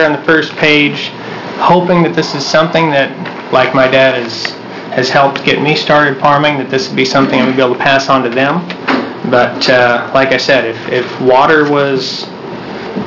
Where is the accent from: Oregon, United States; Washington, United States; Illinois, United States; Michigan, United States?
Oregon, United States; Christmas Valley; I'm a farmer from Christmas Valley, Oregon.